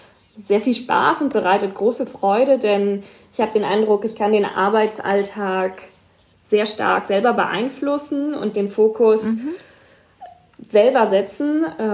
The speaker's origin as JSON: {"language": "German", "region": "Hamburg", "country": "Germany", "tie": "born or raised there", "said": "fliegen wir zweimal nach Hamburg und zurück, also in meine Heimatstadt."}